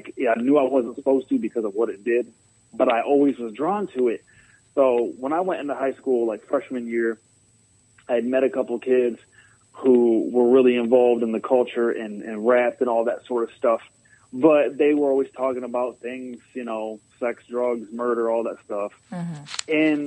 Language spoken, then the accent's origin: English; Toledo, Ohio, United States; I am from Toledo, Ohio, and I'm a Christian rapper.